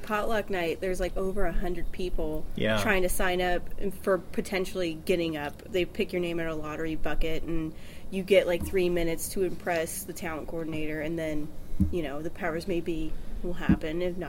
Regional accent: Santa Ana, California, United States; I'm from California originally. I'm from Santa Ana, California.

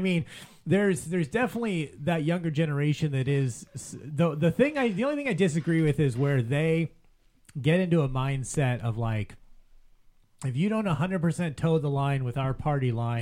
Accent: Los Angeles, California, United States; Like I grew up in South Central LA, man. I lived through the LA riots. You know, like my neighborhood was on fire when I was a kid in the LA.

